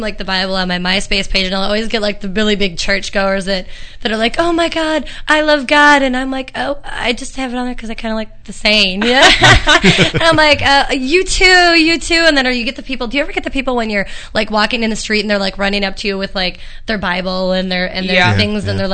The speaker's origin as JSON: {"language": "English", "region": "Wisconsin", "country": "United States", "said": "Yeah, you know, I'm from Wisconsin. I was actually, like, the tomboy in my family."}